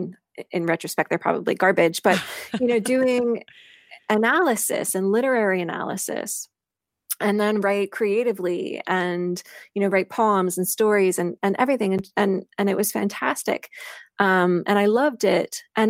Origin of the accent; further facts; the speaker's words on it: Missouri, United States; So I grew up in Missouri in a really small farming town in north central Missouri.